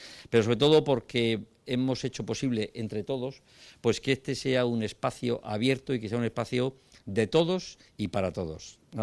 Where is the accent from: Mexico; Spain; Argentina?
Spain; Region of Murcia; Como murciano, el poder asistir hoy a este acto que supone un culmen